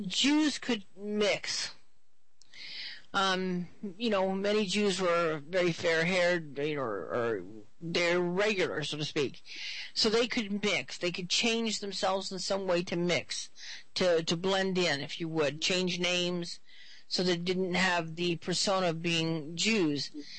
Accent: New York, United States; born there; I was born in New York, so I'm a Northerner.

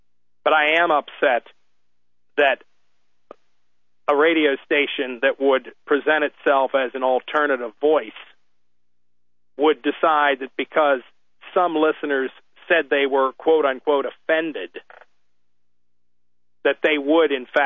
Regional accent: Pennsylvania, United States; just as a lot of folks in my home state of Pennsylvania take the Second Amendment seriously.

